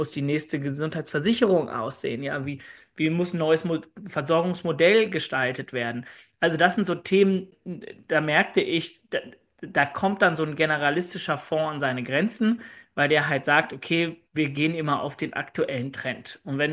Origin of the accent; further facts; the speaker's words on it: Berlin, Germany; ich bin in Berlin aufgewachsen, war dann 10 Jahre im Ausland und investiere seit 2014 wieder aus Berlin heraus in Startups